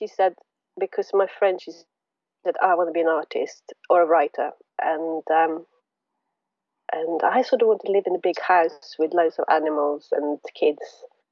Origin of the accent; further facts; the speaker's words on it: northern Sweden, Sweden; I was born in Sweden, in the very north of Sweden, sort of by the Arctic Circle.